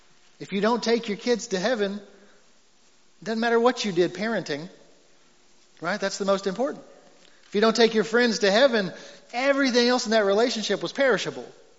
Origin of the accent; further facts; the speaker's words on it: Texas, United States; I mean, I'm a Texan to the core, so no offense, but this is better here.